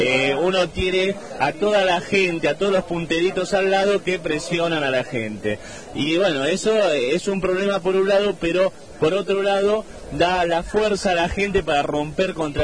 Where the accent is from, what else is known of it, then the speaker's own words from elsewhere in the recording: Villa Allende, Córdoba, Argentina; soy de Villa Allende, que es una localidad que está pegada a la ciudad de Córdoba.